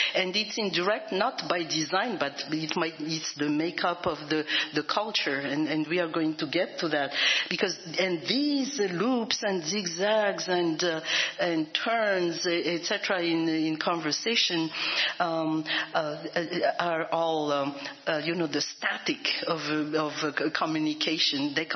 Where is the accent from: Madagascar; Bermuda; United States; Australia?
Madagascar; So I'm putting this there because I'm originally from Madagascar